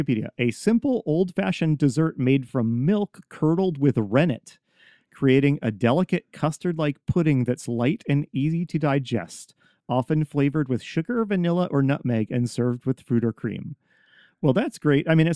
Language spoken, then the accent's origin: English; United States; I'm an American. I've never heard of it.